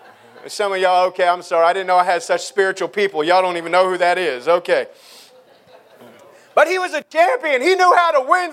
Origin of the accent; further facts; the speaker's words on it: Beaverton, Oregon, United States; moved away; also born or lived in Tennessee; then I was born and raised in Beaverton, Aloha, under Pastor B.A. King. And my dad moved us to Tennessee because he thought Portland was too crazy back in 99.